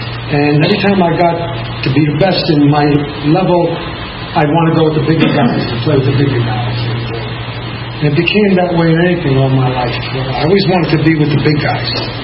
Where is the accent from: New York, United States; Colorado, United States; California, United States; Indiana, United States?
New York, United States; Bronx; born there; If you can't tell, I was born in the Bronx. I was an only child.